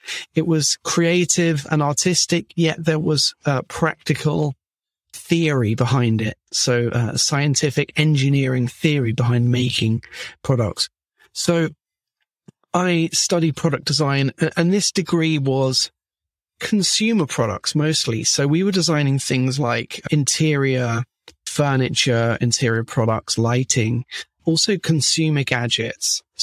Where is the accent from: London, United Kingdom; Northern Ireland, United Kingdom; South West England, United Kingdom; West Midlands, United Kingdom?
London, United Kingdom; now in Barcelona, Spain; I'm based in Barcelona. I'm from London in the UK. But I moved to Barcelona a few years ago